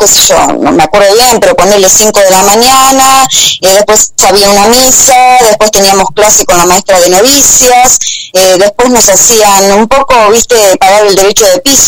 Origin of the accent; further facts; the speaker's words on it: Justiniano Posse, Córdoba, Argentina; Sí, de Justiniano Pozo, en provincia de Córdoba.